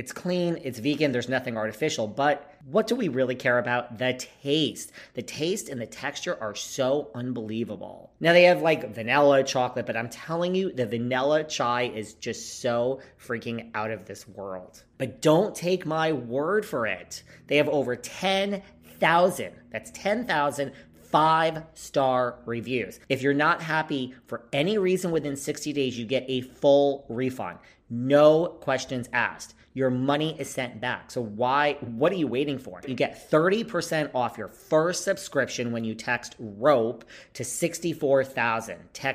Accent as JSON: {"language": "English", "region": "New York", "country": "United States", "said": "again, it's because I'm from New York and I'm just a cynical, I have a cynical view of the world."}